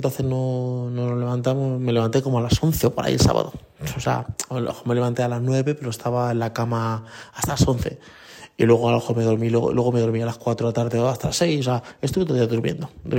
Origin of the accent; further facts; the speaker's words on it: Spain; y yo soy español y mi mujer es dominicana